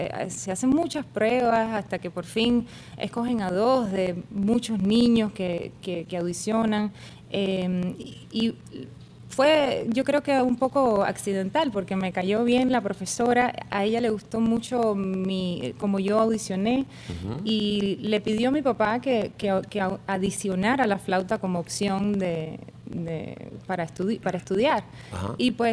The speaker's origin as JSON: {"language": "Spanish", "region": "Havana", "country": "Cuba", "also_born_or_lived": "Venezuela", "said": "Sí, soy habanera."}